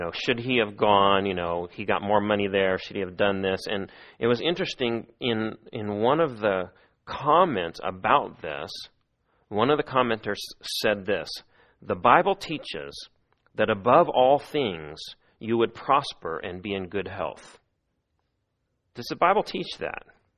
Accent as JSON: {"language": "English", "region": "Missouri", "country": "United States", "tie": "born or raised there", "said": "I've been a baseball fan most of my life, and I grew up in Missouri, which means I was a Cardinals fan"}